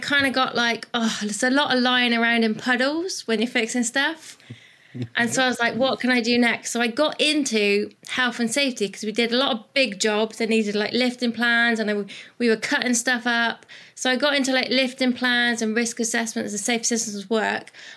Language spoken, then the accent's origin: English; Bristol, South West England, United Kingdom; you can tell by my awesome accent that I'm from the UK. From a little place called Bristol, which sits nicely between kind of England and Wales.